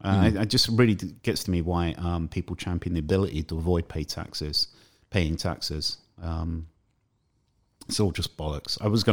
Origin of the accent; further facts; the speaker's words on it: United Kingdom; I am British, I'm a British citizen. I pay my taxes for our NHS